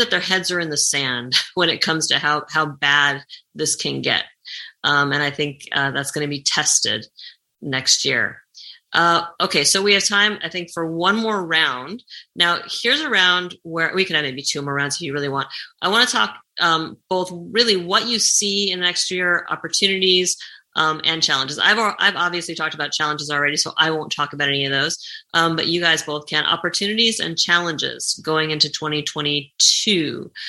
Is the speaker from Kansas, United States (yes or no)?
no; Arizona, United States; from my home state of Arizona